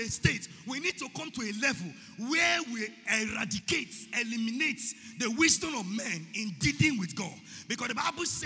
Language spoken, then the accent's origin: English; Delta, Nigeria; I am from Delta State. In the Delta State where I'm coming from, my father, my late father, has 7 acres of land. 7 acres. I am the first son.